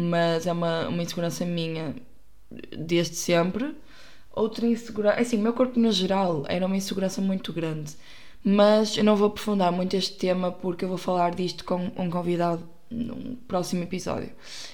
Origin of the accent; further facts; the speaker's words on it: Porto, Portugal; Eu saí do Porto também porque precisava de sair de Ares, mas porque eu também não vivo no centro do Porto.